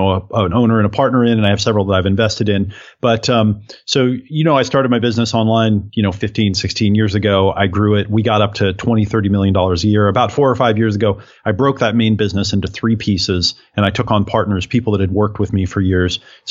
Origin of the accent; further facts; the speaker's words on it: Oregon, United States; I grew up in Oregon. I grew up in the sticks out in the woods of Oregon to hippie parents